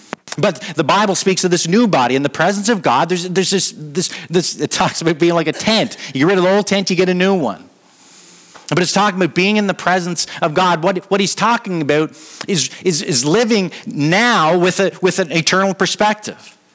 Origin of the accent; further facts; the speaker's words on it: Canada; Like here, we just take it like for granted. It's like, so what? I'm a Canadian.